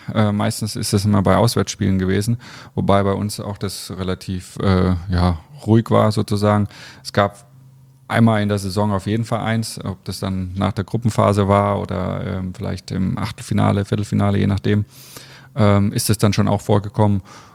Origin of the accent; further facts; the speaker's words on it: Bamberg, Bavaria, Germany; now in Leverkusen, Germany; Also ich bin in Bamberg groß geworden, meine Familie lebt da. Aber ich bin jetzt seit fast 15 Jahre sind es jetzt hier und ganz klar Leverkusen.